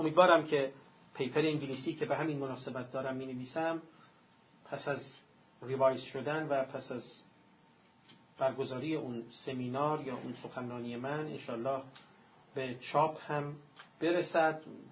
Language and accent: Persian; Iran; چون در این مملکت به دنیا آمدم. اگر در نروژ به دنیا می آمدم، اگر در ژاپن به دنیا می آمدم